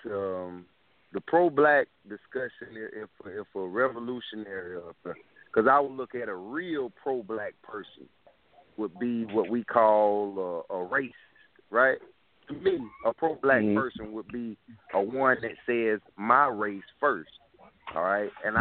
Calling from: South Carolina, United States; I'm calling from South Carolina.

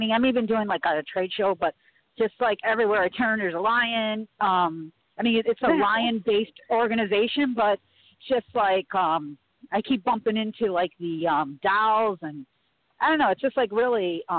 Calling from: Chicago, Illinois, United States; I'm calling from Chicago.

